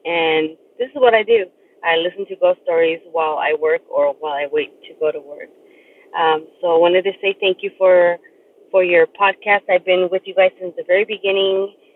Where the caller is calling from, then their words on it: Tucson, Arizona, United States; Hello, everyone. I am calling in from Tucson, Arizona. I have called before.